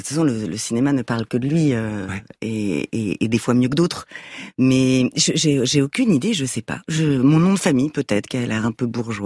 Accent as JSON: {"language": "French", "town": "Paris", "region": "Île-de-France", "country": "France", "tie": "born or raised there", "also_born_or_lived": "Aubervilliers", "said": "Alors, j'ai grandi à Paris 18e, puis Aubervilliers"}